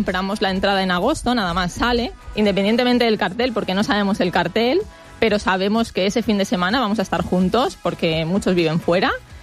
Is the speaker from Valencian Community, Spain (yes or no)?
yes; Benidorm, Valencian Community, Spain; Soy de Benidorm, sí.